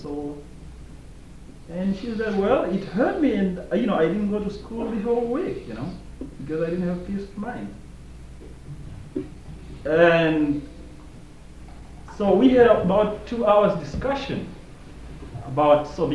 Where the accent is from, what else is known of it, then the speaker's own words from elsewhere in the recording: Namibia; from Namibia. And I learned reconciliation probably the hard way because of the racial tension in my country.